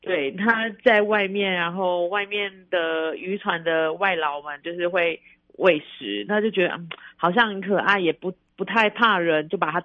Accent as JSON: {"language": "Chinese", "region": "Yilan County", "country": "Taiwan", "said": "鸭嗓就是我们宜兰人"}